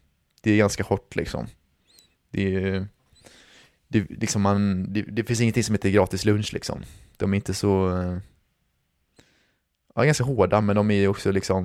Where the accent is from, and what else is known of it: Sweden